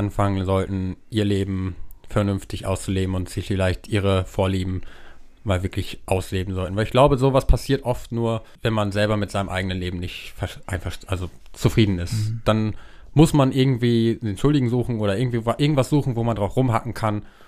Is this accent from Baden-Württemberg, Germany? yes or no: no; Leer, Lower Saxony, Germany; Weil es meine Heimatstadt ist